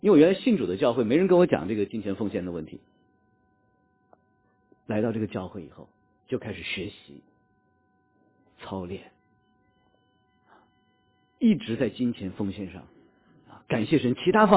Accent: China; 因为我自己是从国内大陆来的

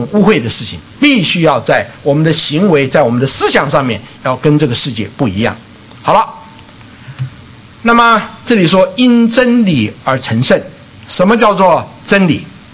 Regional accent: China; 这个教导是这个在我们中国人当中是非常普遍的

